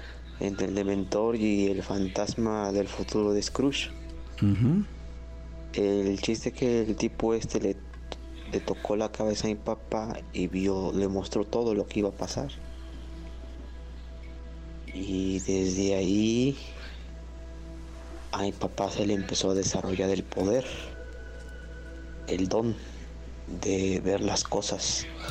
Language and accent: Spanish; Xalapa, Veracruz, Mexico; de Jalapa, Veracruz.